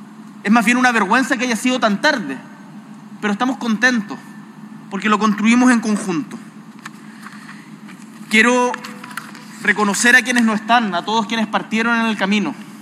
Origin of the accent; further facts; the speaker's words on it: Punta Arenas, Magallanes, Chile; Yo vengo de Punta Arenas